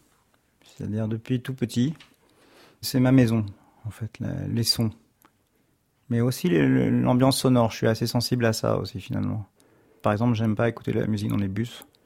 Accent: Reims, Grand Est, France; Je suis né à Reims de parents immigrés, enfin qui sont nés à Reims par hasard. Une mère qui est née à Oran, donc qui est de famille séfarade oranaise

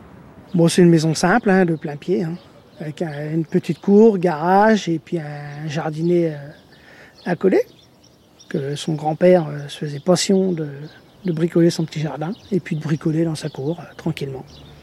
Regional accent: Vezanne, France; je suis habitant de Vezanne depuis ma naissance, depuis 1970.

